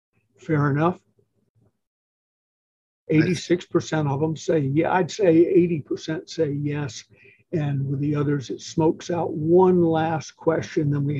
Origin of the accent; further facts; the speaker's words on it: Atlanta, Georgia, United States; I'm from Atlanta, a couple of mutual contact type situations.